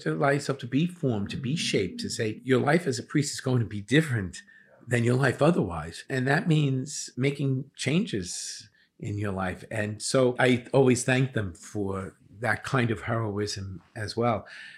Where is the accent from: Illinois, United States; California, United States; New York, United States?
New York, United States; Lindenhurst; It was very close to my family home. It was in Massapequa. I grew up in Lindenhurst.